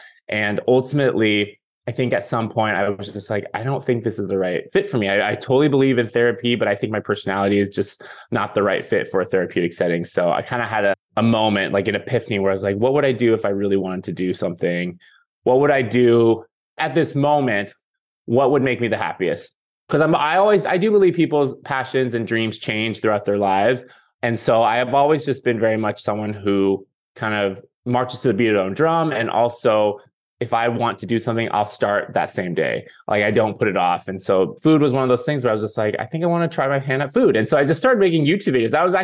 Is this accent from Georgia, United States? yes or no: no; Seattle, Washington, United States; I grew up in Seattle, Washington, the Pacific Northwest, generally rainy and cloudy, and then 3 months of the year, super sunny.